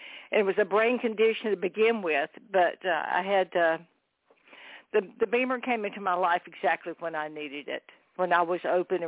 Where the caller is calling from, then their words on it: Daytona Beach, Florida, United States; Over in Daytona Beach, and it's a little foggy here today.